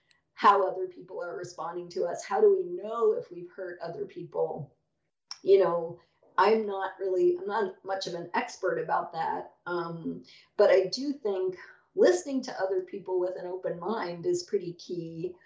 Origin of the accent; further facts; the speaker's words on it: Canada; I think it's because I'm Canadian.